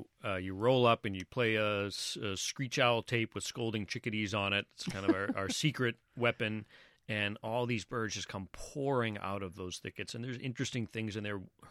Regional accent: Massachusetts, United States; I grew up in Plymouth County, and so I do the Taunton Middleborough count, which is kind of a little count that could.

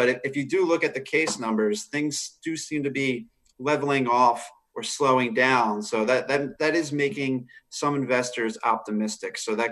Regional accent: Philadelphia, Pennsylvania, United States; now in Charlotte, United States; I'm actually one of them. I'm from Philadelphia, and I just moved to Charlotte about 2 years ago.

